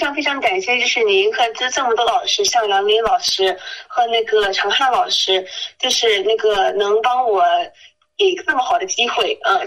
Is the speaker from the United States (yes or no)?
yes; United States; 我们这些在美国出生美国长大的孩子